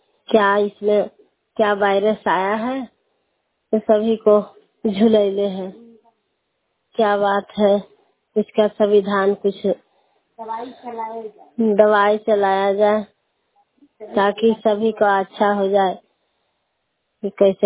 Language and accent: Hindi; Domawar, Bihar, India; डोमावर के रहने वाली हूँ, मैं सौरा पंचायत।